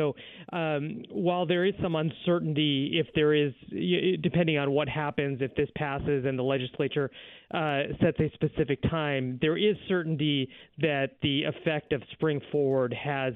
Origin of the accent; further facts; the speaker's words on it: Arizona, United States; moved away as an adult; So I grew up in Arizona, and, you know, when I first moved out of Arizona to the East Coast, it was daylight savings time that was weird